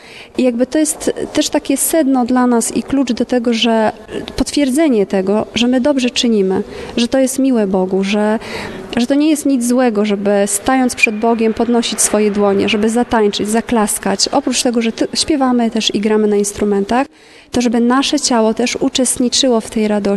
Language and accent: Polish; Łódź, Łódź Voivodeship, Poland